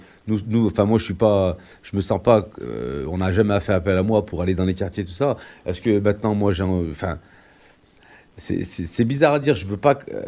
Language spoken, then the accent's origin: French; Nouvelle-Aquitaine, France; also born or lived in Morocco; now in Échirolles, France; Je suis un ancien du Limousin, j'ai grandi au Limousin